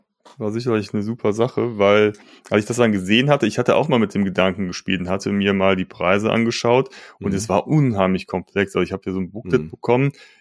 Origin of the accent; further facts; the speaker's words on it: Cologne, North Rhine-Westphalia, Germany; Und dann bin ich auch einfach mal so durch die Altstadt gelaufen, wo man sonst normalerweise niemals als Kölner langlaufen würde